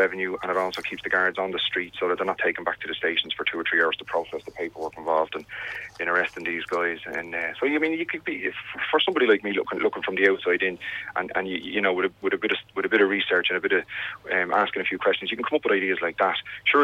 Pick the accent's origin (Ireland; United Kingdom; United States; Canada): Ireland; Dublin, Leinster; when I was growing up in Finglas, and it's certainly the way I think it should be done.